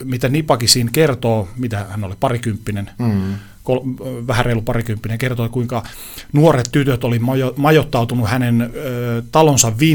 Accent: Oulu, North Ostrobothnia, Finland; kun Oulusta olen kotoisin, ja siellä on kansallisharrastuksena pyöräileminen

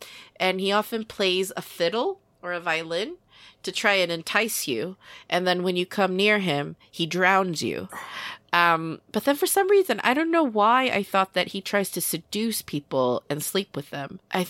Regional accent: Sweden; And I am born and raised in Sweden. And so I think I know more Swedish folklore, actually, than I do Chinese, to be honest, which maybe is a letdown to my Chinese ancestors.

